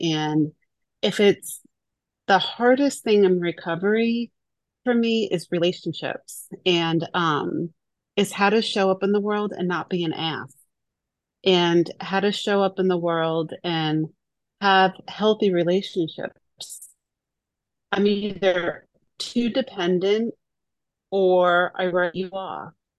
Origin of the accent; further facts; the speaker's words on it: Atlanta, Georgia, United States; And Cody, I'm also from Atlanta. So you have Atlanta on your screen. So I'm north of the city.